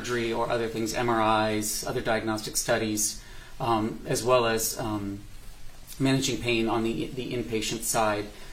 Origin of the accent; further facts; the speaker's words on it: Ohio, United States; I am from Ohio, and I did a rather unique program